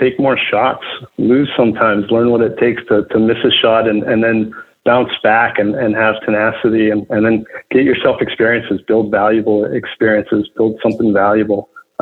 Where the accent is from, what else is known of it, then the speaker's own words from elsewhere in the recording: Calgary, Alberta, Canada; moved away as an adult; also born or lived in San Francisco, United States; I grew up in Calgary. I got recruited after school to San Francisco